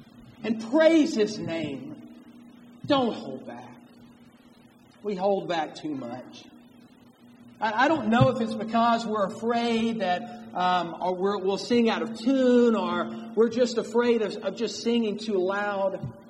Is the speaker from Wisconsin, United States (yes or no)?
no; Mississippi, United States; Hank Couchman was an elder in the congregation that I grew up down in Mississippi.